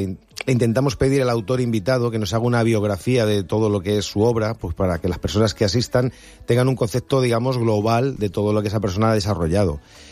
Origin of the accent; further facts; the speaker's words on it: Alcobendas, Community of Madrid, Spain; now in Marina Baixa, Spain; yo soy madrileño, soy de Alcobendas. Y he participado en diversos talleres literarios de la Comunidad de Madrid y he conocido grandísimos poetas y ya tenía una red creada y llevo aquí viviendo más de 20 y tantos años